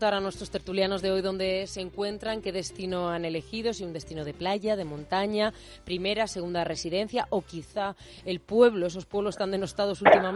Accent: Pedrajas, Castile and León, Spain; siempre me está hablando de mi tierra, que se ha acordado cuando lamentablemente ha visto a Pedrajas ocupar minutos y minutos en el telediario

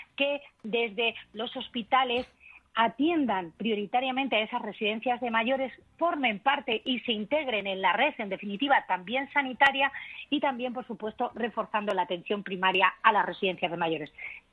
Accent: Castilla-La Mancha, Spain; yo soy de Castilla-La Mancha y aquí en Castilla-La Mancha ha sido un drama

